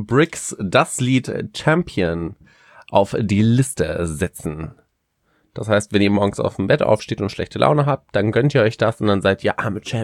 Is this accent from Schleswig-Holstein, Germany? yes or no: no; Paderborn, North Rhine-Westphalia, Germany; Ich komme ja aus Paderborn, das ist eine riesige Uni, was Lehramt angeht